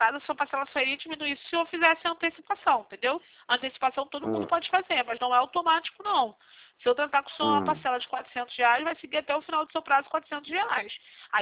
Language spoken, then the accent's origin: Portuguese; Rio de Janeiro, Brazil; Eu sou aqui do centro do Rio. Eu sou aqui do centro. Tem Caxias, mas eu sou do centro, aqui na Rua do Carmo.